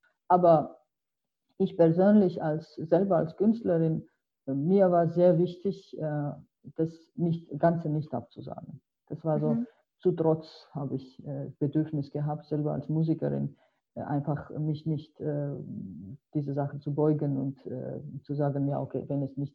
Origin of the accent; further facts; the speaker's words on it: Tbilisi, Georgia; German is a second language; now in Germany; ich komme selber aus Tiflis.